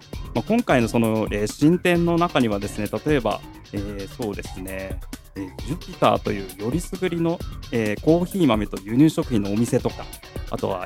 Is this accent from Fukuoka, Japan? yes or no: no; Yokohama, Kanagawa, Japan; 私あの実はですね横浜出身、横浜在住なもんです、もう36年、横浜にあの間いなくなったりはしてましたけどね、ほぼ、まあ、横浜で、ずっと生きてきた人間なんですけれども